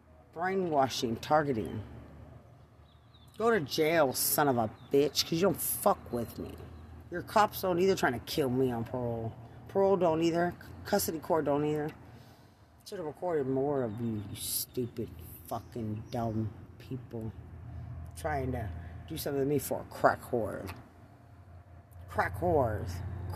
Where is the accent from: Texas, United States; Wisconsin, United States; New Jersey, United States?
Texas, United States; I'm from Lubbock County.